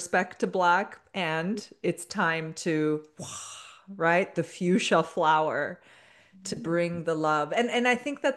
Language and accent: English; Toronto, Ontario, Canada; I mean, I grew up in Toronto.